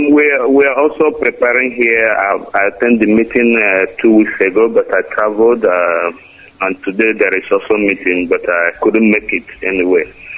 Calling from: Vienna, Austria; Yeah, I'm calling from Austria, Vienna.

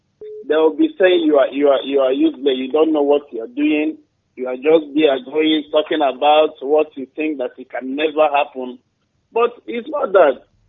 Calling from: Dubai, United Arab Emirates; I'm calling from Dubai.

